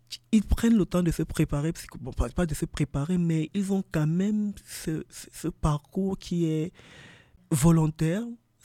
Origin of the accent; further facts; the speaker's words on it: Cameroon; chez nous au Cameroun, la corruption, c'est quelque chose de très, très facile